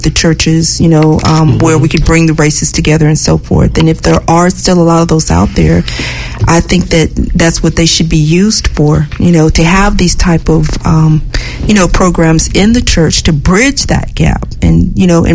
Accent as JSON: {"language": "English", "country": "United States", "said": "because I'm an American."}